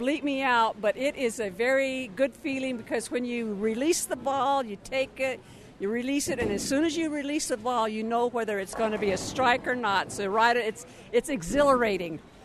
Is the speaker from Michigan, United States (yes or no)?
no; Isleta, New Mexico, United States; I'm from Isleta, and I just got through participating in the state senior Olympics.